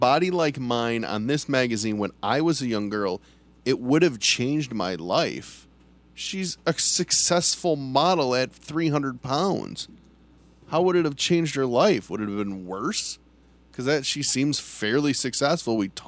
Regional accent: United States; Everyone's saying I'm a burden to the British healthcare system. I'm American, so you don't have to worry about my fat ass.

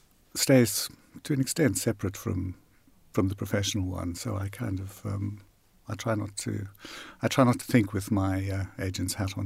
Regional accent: South Africa; my parents were English and went out to South Africa just before I was born, so I grew up very much as an English-speaking South African, a white South African.

